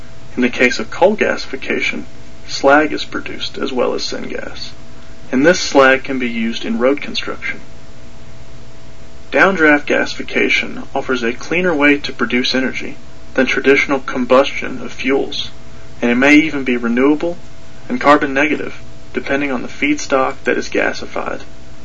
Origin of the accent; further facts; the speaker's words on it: Tennessee, United States; In my home state of Tennessee